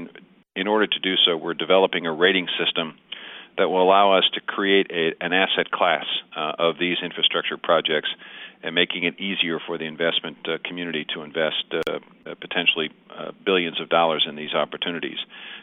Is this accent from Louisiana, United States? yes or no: no; Iowa, United States; In my home state of Iowa, we'll focus on soybean and pork trade